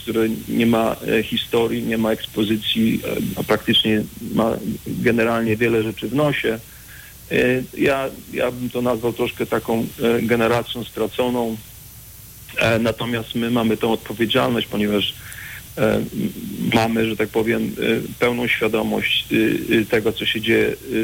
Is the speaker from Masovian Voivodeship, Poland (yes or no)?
no; Wrocław, Lower Silesian Voivodeship, Poland; born there; Tak, urodziłem się we Wrocławiu, tak, oczywiście.